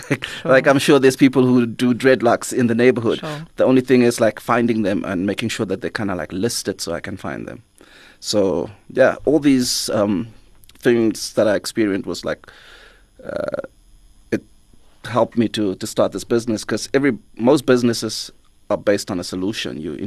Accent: Cape Town, Western Cape, South Africa; also born or lived in Johannesburg; I moved from Joburg back to Cape Town, but I didn't want to live in the city.

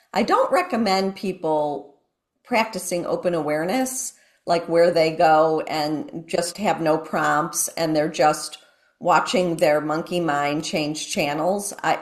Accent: Ohio, United States; where I've never been, even though I grew up in Ohio.

